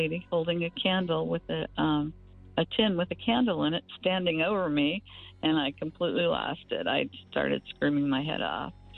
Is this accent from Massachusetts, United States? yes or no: no; California, United States; I came from California.